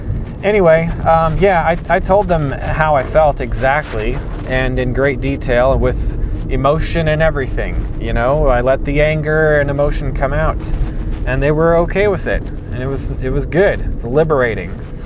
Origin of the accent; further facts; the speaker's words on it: Greenville, Illinois, United States; But I went to Greenville, and that's what I'll talk about next. Greenville is my hometown. That's the one I went to high school in.